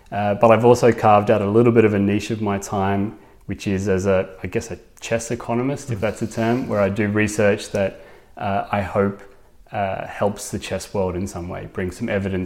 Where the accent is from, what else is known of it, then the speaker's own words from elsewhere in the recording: Australia; You know, as an Australian, it's just not a career option at all.